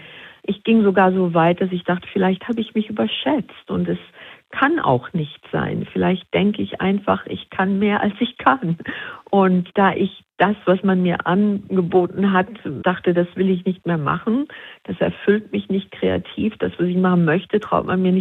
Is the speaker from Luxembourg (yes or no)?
yes; Esch-sur-Alzette, South, Luxembourg; wenn du aus dem Süden kommst, Luxemburgs, aus Esch, da wo ich herkomme, dann bist du einfach ein Arbeiterkind